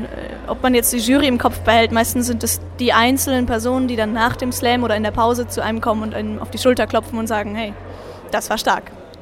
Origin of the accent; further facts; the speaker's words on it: Schweinfurt, Bavaria, Germany; Ja, und ich komme aus Schweinfurt